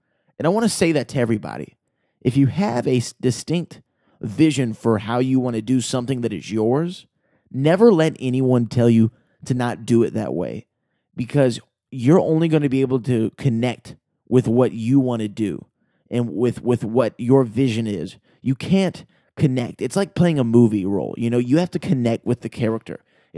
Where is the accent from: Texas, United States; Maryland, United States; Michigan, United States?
Texas, United States; which I love the name Texans because I am a Texan